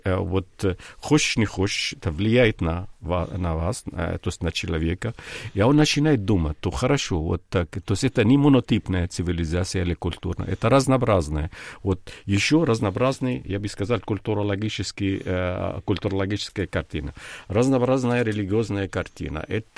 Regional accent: Lebanon; born there; Russian is a second language; я родился в Ливане, и Ливан — это страна перекрёстка цивилизации, разные культуры, разные конфессии

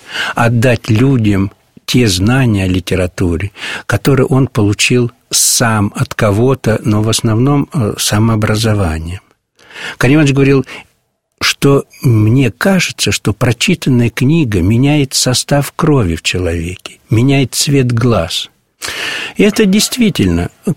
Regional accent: Yelets, Lipetsk Oblast, Russia; also born or lived in Perm / Ukraine / Romania; когда отец перестал служить, мы вернулись на родину. Родители – это Липецкая область нынешняя. Раньше она была Орловская, город Елец. Вот школа, я там вырос.

